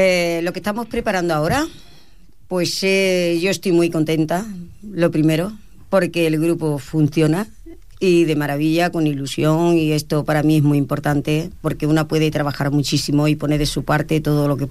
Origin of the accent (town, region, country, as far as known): Seville, Andalusia, Spain